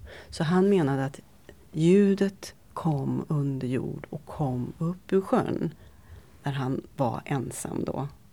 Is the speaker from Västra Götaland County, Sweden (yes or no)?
yes; Västra Götaland County, Sweden; Där jag kommer ifrån, från Västergötland, där har jag alla mina somrar.